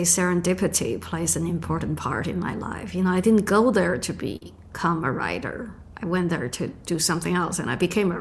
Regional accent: China; English is a second language; As you said, I grew up in China in the 1970s. I was born in 1970s, you know, grew up 80s, and it was a different era.

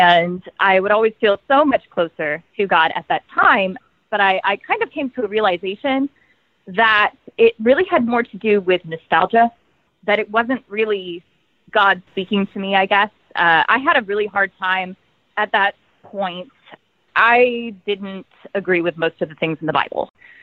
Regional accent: Texas, United States; I'm from Texas.

